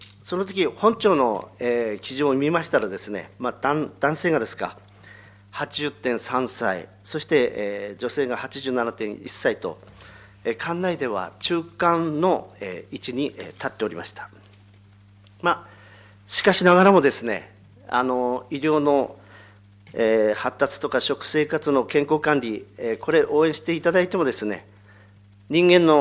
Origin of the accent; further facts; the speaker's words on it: Rikubetsu, Hokkaido, Japan; 私は陸別で生まれまして、生涯ふるさとで陸別で